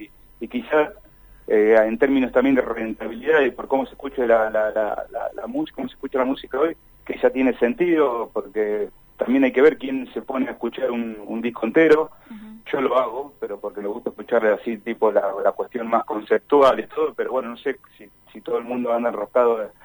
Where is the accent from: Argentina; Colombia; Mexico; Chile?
Argentina; Neuquén; y somos acá de Neuquén